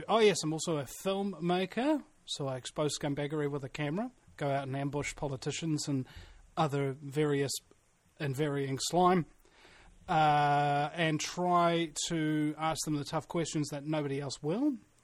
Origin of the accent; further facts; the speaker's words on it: New Zealand; I'm not an American. I'm a New Zealander.